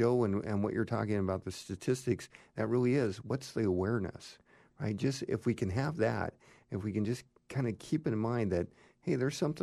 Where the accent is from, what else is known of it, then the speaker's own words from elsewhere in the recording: Nampa, Idaho, United States; I mean, I hate to admit it, but I grew up in Nampa. I was in those canals.